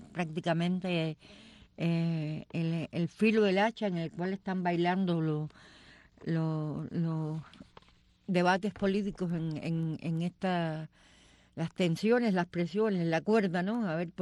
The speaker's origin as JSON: {"language": "Spanish", "country": "Cuba", "said": "yo desde mi lugar, humildemente como cubana"}